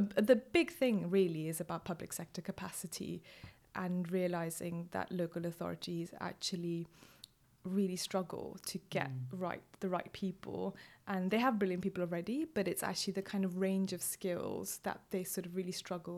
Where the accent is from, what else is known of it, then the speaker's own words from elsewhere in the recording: India; And I grew up in India